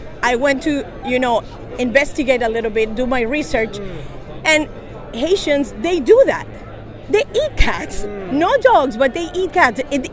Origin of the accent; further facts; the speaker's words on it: Ecuador; You know, I come from Ecuador, and what I'm going to say, that all Ecuadorians are perfect?